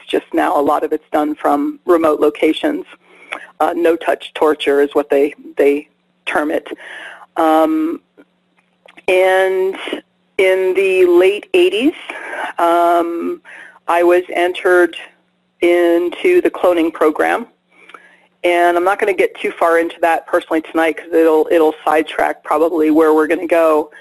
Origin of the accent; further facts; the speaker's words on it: Northeast, United States; born there; Well, I was born in 1962 in the Northeast of the United States